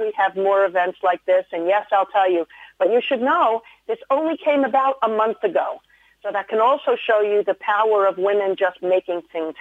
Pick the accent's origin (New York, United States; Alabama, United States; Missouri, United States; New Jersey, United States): New York, United States; accent: New York; I was hoping I lost my New York accent, but I guess I haven't.